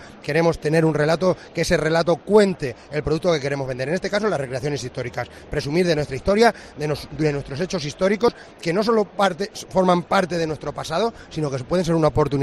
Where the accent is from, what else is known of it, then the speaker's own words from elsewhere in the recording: Albacete, Castilla-La Mancha, Spain; a los que somos de Albacete nos parece tan normal como elevar la vista y poder ver el cielo